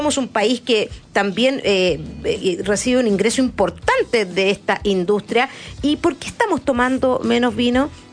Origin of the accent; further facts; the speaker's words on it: Chile; Uno cuando ha viajado en todas partes, uno dice, soy chileno